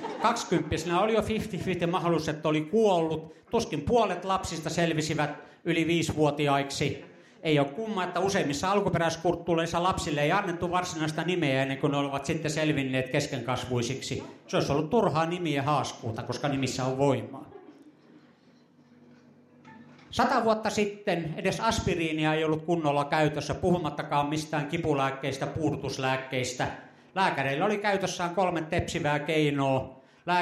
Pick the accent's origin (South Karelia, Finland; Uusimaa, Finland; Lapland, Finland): Lapland, Finland; Kemi; 50 vuotta sitten, 55 vuotta sitten, kun olin pikkupoika Kemissä